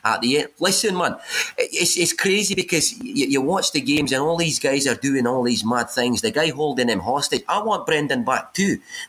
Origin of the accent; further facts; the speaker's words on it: England, United Kingdom; I'd be proud as an Englishman